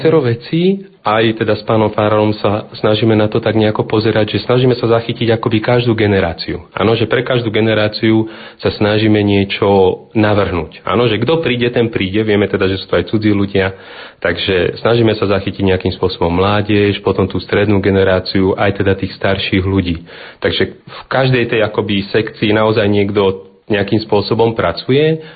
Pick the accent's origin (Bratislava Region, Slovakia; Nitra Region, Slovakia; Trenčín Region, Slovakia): Trenčín Region, Slovakia; Považská Bystrica; pochádzam z Považskej Bystrice, vyštudoval som seminár v Nitre, potom som pôsobil vo farnostiach Vlčince, Bošany, potom som istý čas strávil v Ríme štúdium psychológie a odtiaľ som sa vrátil sem